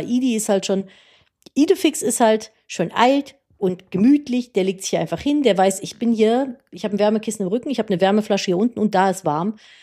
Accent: Cologne, North Rhine-Westphalia, Germany; ich bin ja aus einer, entschuldigen Sie bitte, aus einer langen Riege an gebürtigen Kölnern.

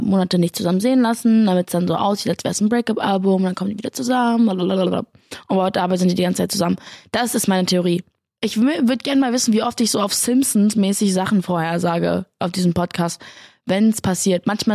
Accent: Berlin, Germany; Ich komme aus Berlin und ich habe 2 große Brüder.

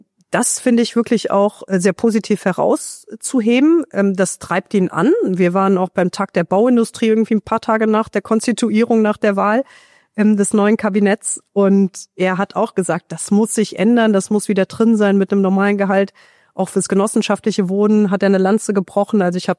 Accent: Konz, Rhineland-Palatinate, Germany; Ich bin selbst ein Landkind. Trier ist eine Stadt mit 100.000, aber ich bin nicht in Trier aufgewachsen, sondern in Konz, 10 Kilometer grob südlich von Trier.

